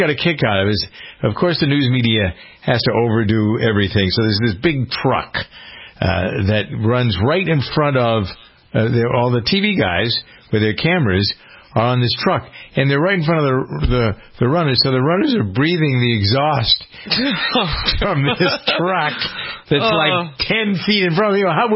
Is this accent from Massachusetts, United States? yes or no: yes; Framingham, Massachusetts, United States; My hometown of Framingham is the third town that they go through.